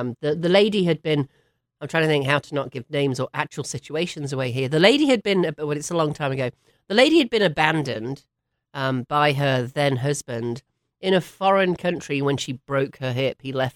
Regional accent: England, United Kingdom; moved away; you all can probably tell I'm from England originally. I've been here for 27 years, gosh.

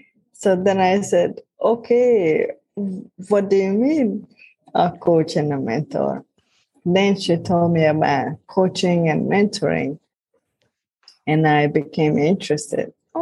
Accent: Hungary; now in London, United Kingdom; I am from Hungary originally, and I trained as a gymnast

